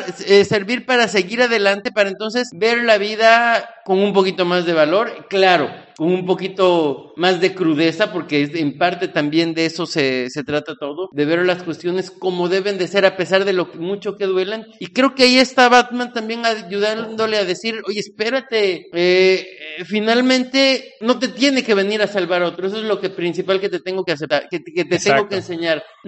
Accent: Veracruz, Mexico; como buen jarocho no se me nota porque siempre digo que estoy bien, siempre estoy sonriente

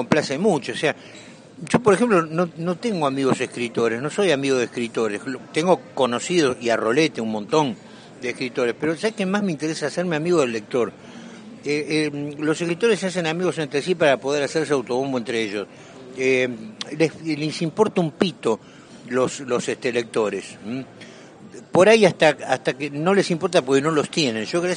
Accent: Argentina; Yo en ese tema mucho no me meto porque en mi país se habla de memoria cuando en realidad muchas veces es amnesia.

